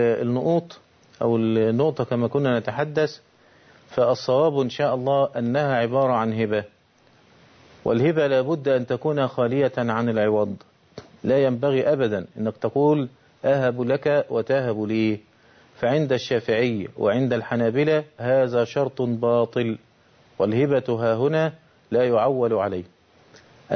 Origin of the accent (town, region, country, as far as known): Egypt